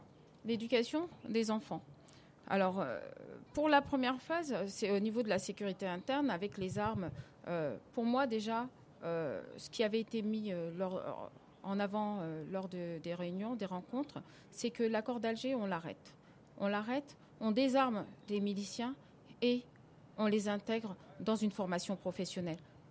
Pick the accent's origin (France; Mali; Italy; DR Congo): Mali